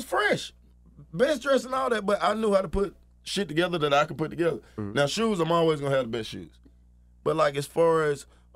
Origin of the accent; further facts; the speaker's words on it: Atlanta, Georgia, United States; But as far as seeing different things, shit, I'm from Atlanta, Georgia, man.